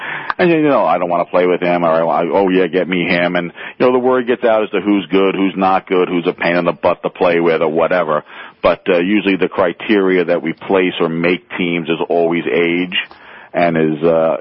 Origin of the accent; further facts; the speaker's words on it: Queens, New York, United States; I grew up in Whitestone, Queens, and when I was 6 years old, the very first game my father ever took me